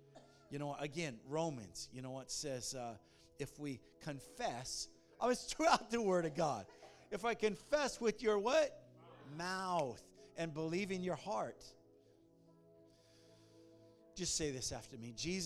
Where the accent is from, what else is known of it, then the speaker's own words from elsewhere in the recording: Palmdale, California, United States; When I was growing up in Palmdale, on Wednesday we used to come home after church